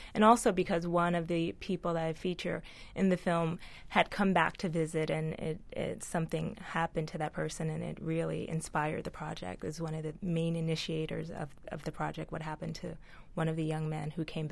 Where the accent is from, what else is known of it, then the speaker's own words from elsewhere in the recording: Bushwick, New York, United States; a friend that I grew up with in Bushwick was killed coming back to visit. And I was called about it. I remember coming home to New York.